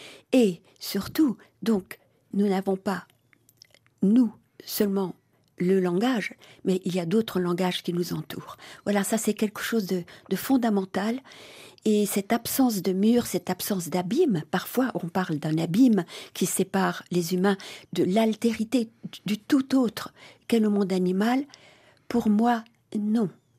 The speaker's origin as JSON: {"language": "French", "town": "Colmar", "region": "Grand Est", "country": "France", "tie": "born there", "said": "Je suis née dans cette région, mais dans une ville. Je suis née à Colmar."}